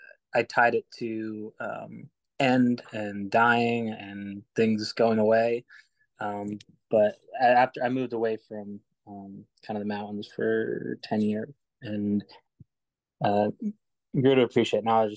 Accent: Vermont, United States; I grew up in Vermont. It's only, you know, less than an hour from my house, so family can be there, and it feels like home.

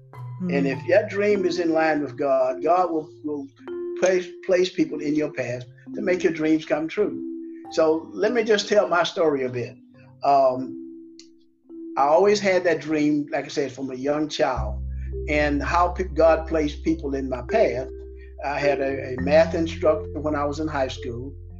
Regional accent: Arcadia, Louisiana, United States; Of course, Arcadia, Louisiana is a small town, and I was born and reared there with two parents, a mom and dad.

